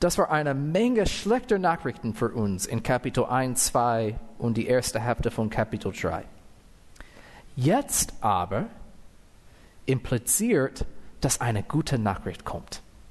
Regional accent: United States; first language English; German is a second language; Dieses Wort Gerechtigkeit ist also für einen Amerikaner wie ich, oder also wo Englisch meine Muttersprache ist, das ist ein bisschen schwierig zu sagen.

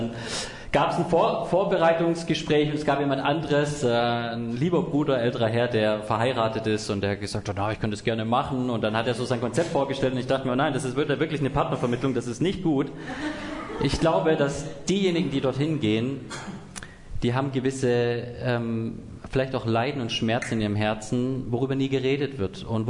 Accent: Swabia, Germany; accent: Swabian; now in Munich, Germany; ich komme aus München, ursprünglich eigentlich aus dem Schwabenländchen, das werdet ihr auch schnell genug raushören, das kriegt man nicht weg, das ist mir angeboren.

